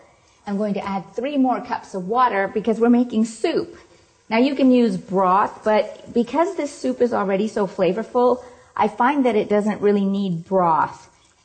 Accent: Toronto, Ontario, Canada; from Toronto, Canada, and today we're making a Cuban black bean soup.

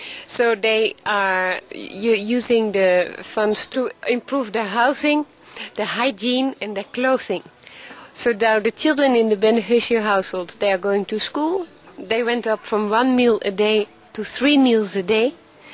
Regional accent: Netherlands; English is a second language; now in Malawi; I'm from Holland. I have been in Malawi for almost 5 years now.

